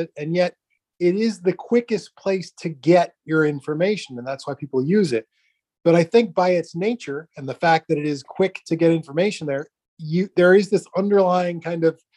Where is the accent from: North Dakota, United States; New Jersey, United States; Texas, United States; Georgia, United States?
Texas, United States; from Texas.